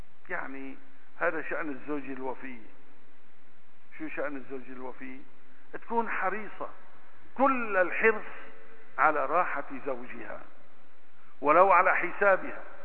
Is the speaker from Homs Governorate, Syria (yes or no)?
no; Aleppo, Aleppo Governorate, Syria; ولكن نحن أخي من حلب